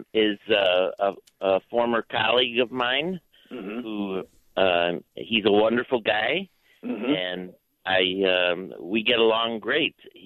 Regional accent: Chicago, Illinois, United States; I'm from Chicago.

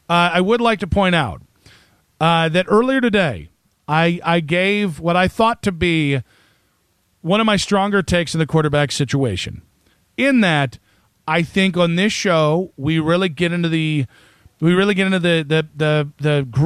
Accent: Ohio, United States; I'm from Lower Medina County. All right, it's in my DNA.

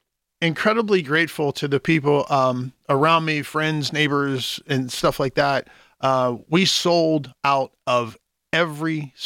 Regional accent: Clairton, Pennsylvania, United States; I actually went to high school at Sarah Catholic Sarah up in Catholic. White Oak, but I grew up in Clareton.

